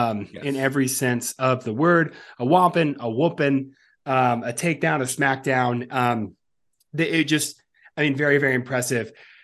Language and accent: English; Memphis, Tennessee, United States; And I'm from Memphis originally.